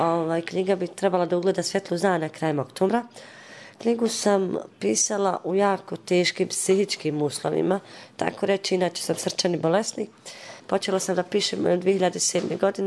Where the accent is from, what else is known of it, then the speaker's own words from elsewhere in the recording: Banovići, Federation of Bosnia and Herzegovina, Bosnia & Herzegovina; dolazim iz Banovića